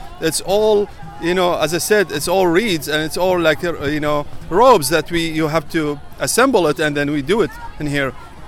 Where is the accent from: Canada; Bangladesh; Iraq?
Iraq; now in Houston, United States; I'm originally from Iraq. I'm here in Houston.